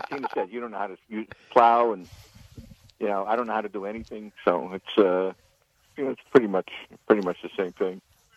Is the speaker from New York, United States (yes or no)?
yes; Brooklyn, New York, United States; the greatest day of a childhood, you know, growing up in Brooklyn.